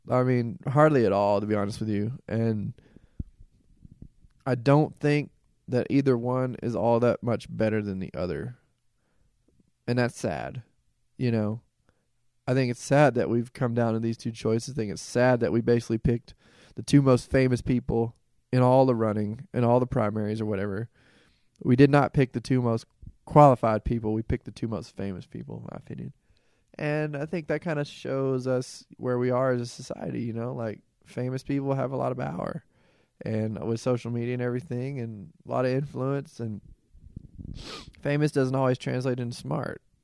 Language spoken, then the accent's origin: English; Nashville, Tennessee, United States; But I'm glad to be home, back in Nashville. It gave me a whole new appreciation for being at home in my hometown.